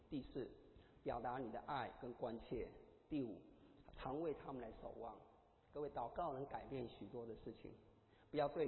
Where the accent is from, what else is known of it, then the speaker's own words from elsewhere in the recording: China; 那我们中国人很聪明，常想出这些话